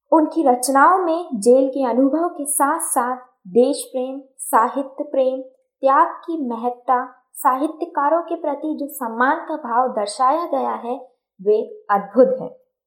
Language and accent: Hindi; Madhya Pradesh, India; मैं मध्य प्रदेश से हूँ।